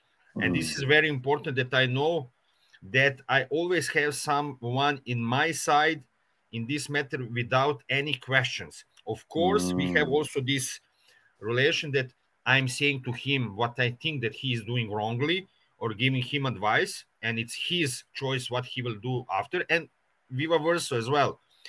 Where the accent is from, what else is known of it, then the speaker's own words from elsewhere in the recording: Slovenia; English is a second language; I took from my growing up in Slovenia a lot of nice things mm-hmm. because it was really very nice. My childhood in Slovenia was very nice